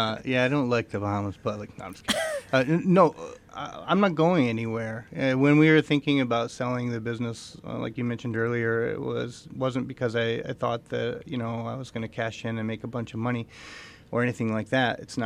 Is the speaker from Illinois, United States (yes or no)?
no; Flint, Michigan, United States; now in Ypsilanti, United States; Yeah, I'm not from Ypsilanti, but I lived here in the 90s. I'm from Flint. I moved here in the 90s, and X was going to school at U of M, and then I ended up moving out to Ipsy and loved it.